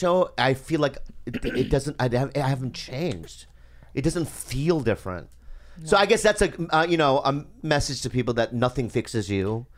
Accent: San Diego, California, United States; Yeah. I'm from San Diego.

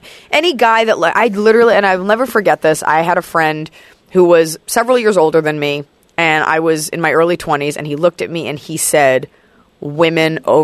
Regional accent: Dallas, Texas, United States; Let's I'm from Dallas.

